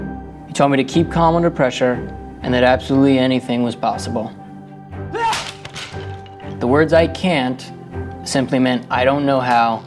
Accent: Fair Lawn, New Jersey, United States; I grew up in Fairlawn, New Jersey, just outside of New York City. I'm the oldest of three siblings

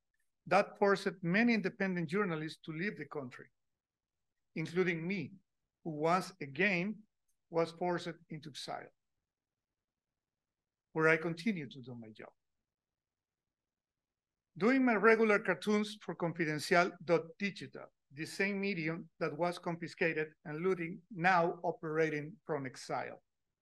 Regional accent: Nicaragua; I am from Nicaragua, and I am a cartoonist.

